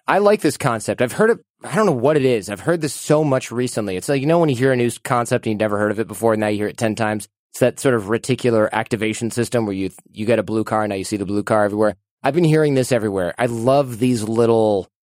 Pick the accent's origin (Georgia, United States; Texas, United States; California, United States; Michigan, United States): Michigan, United States; I look at the house I grew up in Michigan